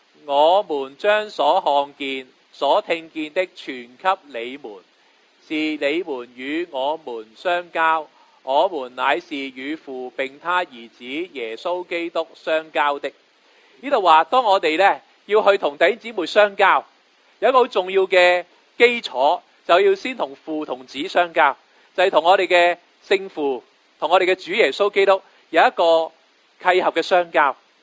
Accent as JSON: {"language": "Cantonese", "country": "Hong Kong", "said": "今日我哋香港人，我哋追求嘅系公义、自由，我要求嘅真相。"}